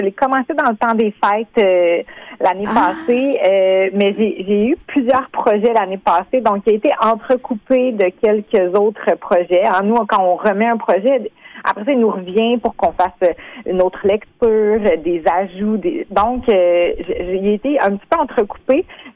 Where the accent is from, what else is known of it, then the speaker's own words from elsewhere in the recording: Baie-Comeau, Quebec, Canada; moi, je viens vraiment de Baie-Comeau. Mm-hmm. C'est ma ville natale.